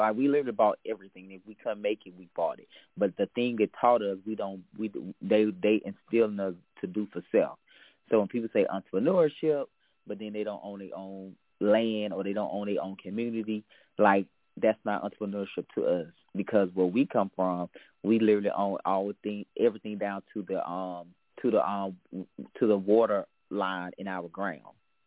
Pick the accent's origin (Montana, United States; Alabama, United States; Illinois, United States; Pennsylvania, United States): Alabama, United States; So my background is I grew up in Alabama. I am now 32 years old, but I grew up in Alabama, and I grew up in what most people would call a cult.